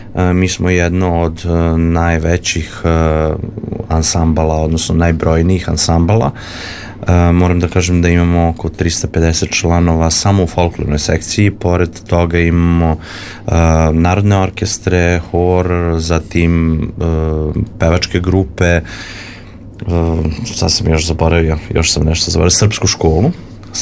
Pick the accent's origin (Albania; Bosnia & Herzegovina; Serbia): Serbia; samim tim angažovanjem nas profesionalaca koji dolazimo iz Srbije.